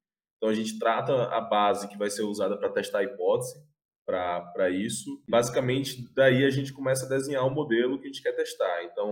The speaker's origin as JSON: {"language": "Portuguese", "town": "Imperatriz", "region": "Maranhão", "country": "Brazil", "said": "Mas eu nasci fora do eixo Rio-São Paulo, sou, na realidade, interior do Maranhão, sou de Imperatriz"}